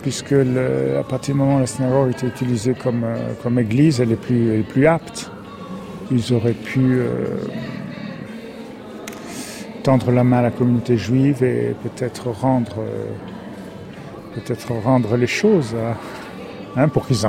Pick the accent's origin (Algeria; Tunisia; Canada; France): Tunisia; je suis né en Tunisie, dans les années, je suis né en 46